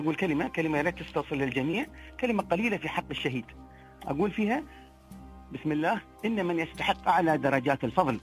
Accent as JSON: {"language": "Arabic", "country": "United Arab Emirates", "said": "وكلنا لك يا بلادي الإمارات"}